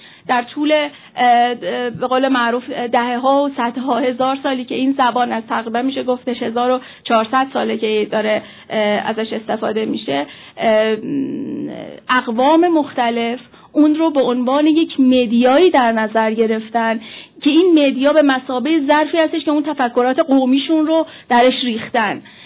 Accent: Iran; نشون دادن اینکه تحوارهای مشترک ما چه چیزهایی هستن به عنوان یک ایرانی

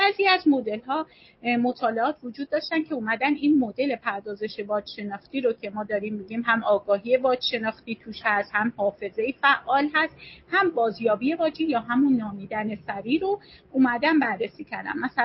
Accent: Iran; first language Azerbaijani; Persian is a second language; خیلی از ماها که خود من آذری هستم میدونیم که مثلا برای زبان آذری سیستم الفبایی نوشتاری خاصی نداره

